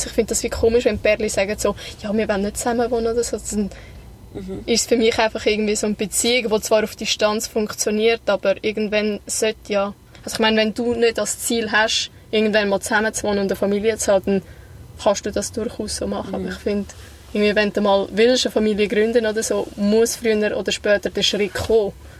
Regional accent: Aargau, Switzerland; Sagen wir auch als Aargauer.

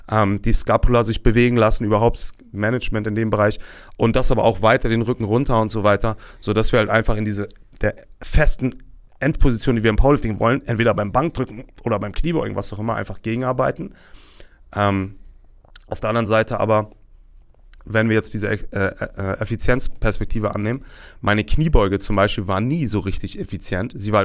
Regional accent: Northern Germany, Germany; als Norddeutscher, der in einem Hafenstadt wohnt

